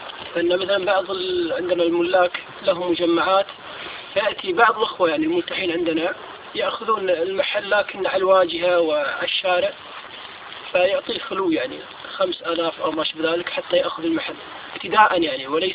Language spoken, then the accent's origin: Arabic; Kuwait; عندنا في الكويت